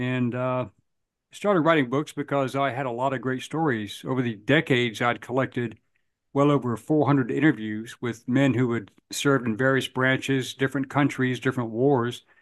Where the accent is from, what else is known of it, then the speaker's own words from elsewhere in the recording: South Carolina, United States; Well, I'm from South Carolina.